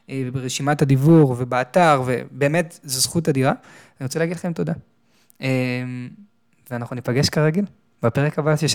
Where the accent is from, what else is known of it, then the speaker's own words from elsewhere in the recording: Tel Aviv, Tel Aviv District, Israel; בגיל 14, גדלתי בתל אביב